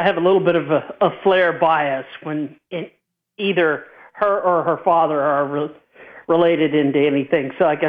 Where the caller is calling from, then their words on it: Arkansas, United States; from Arkansas.